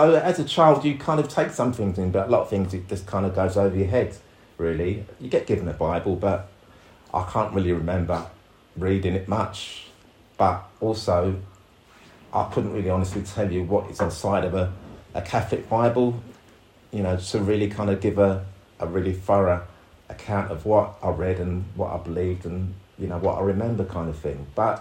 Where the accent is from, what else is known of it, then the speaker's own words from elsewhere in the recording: Camberwell, London, United Kingdom; I was born, as many of you know, I was born in London, South London actually, a place called Camberwell. One of six children. My parents came from the Caribbean in the 50s and they met in London, got married and had me and my brothers and sisters.